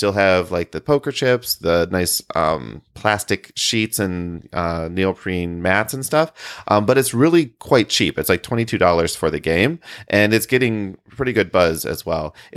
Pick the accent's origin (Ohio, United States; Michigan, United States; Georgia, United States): Michigan, United States; Grand Rapids; a convention called Grand Con, which is in Grand Rapids, Michigan, my hometown.